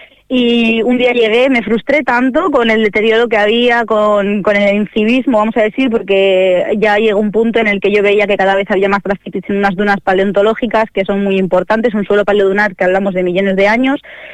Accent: Basque Country, Spain; now in Fuerteventura, Spain; Yo soy del País Vasco y, bueno, decidí que quería hacer un cambio en mi vida.

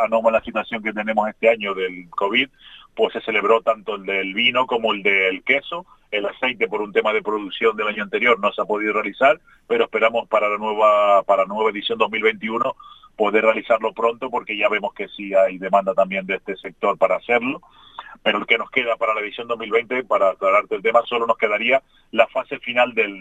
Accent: Canary Islands, Spain; somos los canarios

